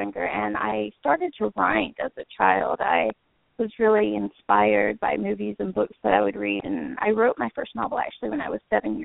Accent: Alabama, United States; also born or lived in New York / Los Angeles; I'm originally from Alabama, and I went to college in New York, and lived in Los Angeles for a long time and spending some time back in Alabama right now.

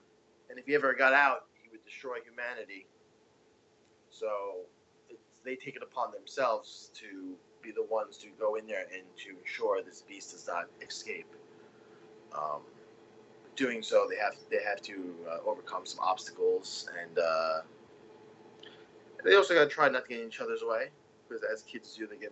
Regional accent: Levittown, United States; It takes place in Levittown in the 1990s, where I grew up in Levittown in the mid-1990s, and I have a lot of fond memories of my childhood.

